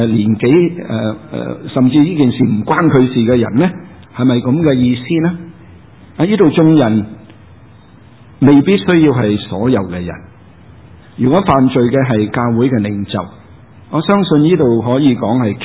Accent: China; 我们中国人是息事宁人，我们私下解决，不要影响重大，有他的智慧在其中。

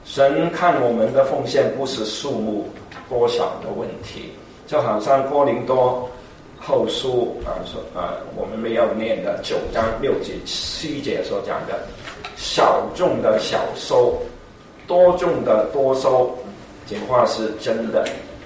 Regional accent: Guangdong, China; 我们广东人有一句话说一阔三大

